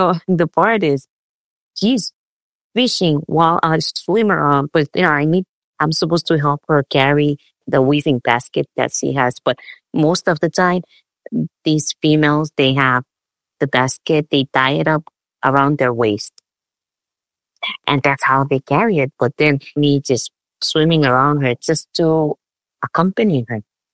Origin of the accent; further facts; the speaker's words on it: Chuuk, Micronesia; the name Peace Battle, and that's where I grew up with my family, and it's a small island.